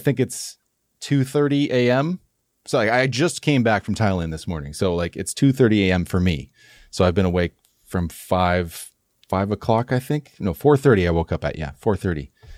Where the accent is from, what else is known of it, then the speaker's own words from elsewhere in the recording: Ontario, Canada; I'm from Ontario.